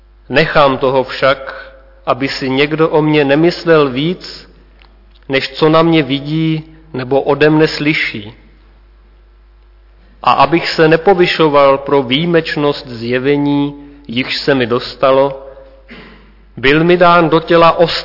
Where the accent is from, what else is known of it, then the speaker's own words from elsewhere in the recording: Trhové Sviny, South Bohemian Region, Czechia; Jinak pocházím z jižních Čech, z Trhových Svin, stanice Budějovického sboru.